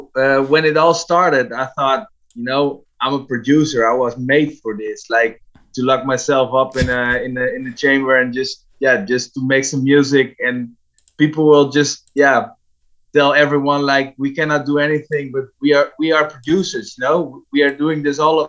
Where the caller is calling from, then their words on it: Groningen, Netherlands; Groningen. It's the north of the Netherlands.